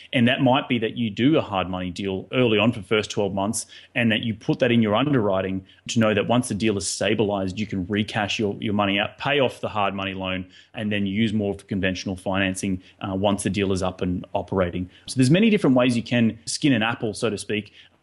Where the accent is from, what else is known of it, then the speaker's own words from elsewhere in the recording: Australia; now in United States; My main focus is that I'm from Australia and that I've moved to the United States